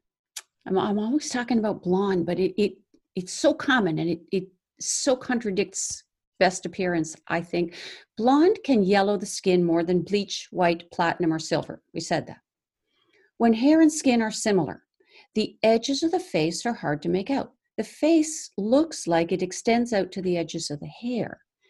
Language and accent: English; Atlantic Canada, Canada; I'm a Canadian and an Atlantic Canadian at that. The blonde probably wouldn't stand a chance out here.